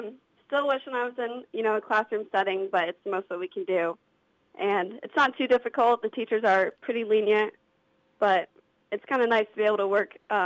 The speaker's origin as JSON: {"language": "English", "town": "Wayland", "region": "Iowa", "country": "United States", "tie": "born or raised there", "said": "I grew up tumbling in Wayland, Iowa"}